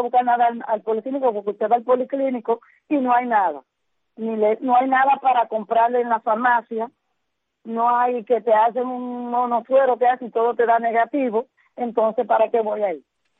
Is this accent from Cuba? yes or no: yes; Camagüey, Cuba; de mi lindo Camagüey, como yo siempre he dicho y voy a seguir diciendo, porque Camagüey es bello para mí, es mi tierra y la amo